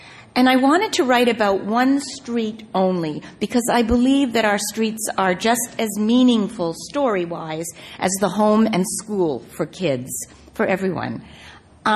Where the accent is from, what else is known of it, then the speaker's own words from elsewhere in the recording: Canada; As a kid growing up in Canada with the young queen and her gorgeous crown on the wall of every classroom, the word Commonwealth meant something different.